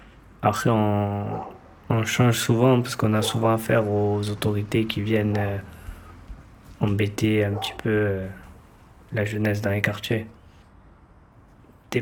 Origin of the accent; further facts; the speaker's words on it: Pau, Nouvelle-Aquitaine, France; moi, de base, je suis né à Bagatelle. Je suis arrivé à Tabar-Bordelongue quand j'avais 1 an. Et j'ai toujours vécu là jusqu'à l'heure d'aujourd'hui.